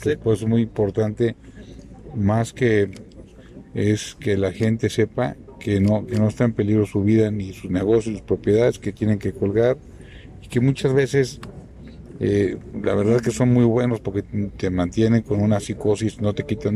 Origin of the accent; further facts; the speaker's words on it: Mexico; todos somos mexicanos